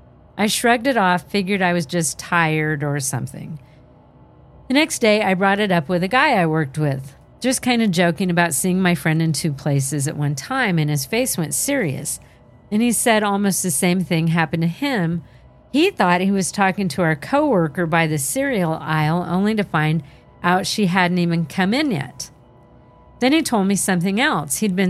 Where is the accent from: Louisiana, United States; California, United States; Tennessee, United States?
Tennessee, United States; It's growing up in Rowan, R-O-A-N-E, County, Tennessee. Rowan.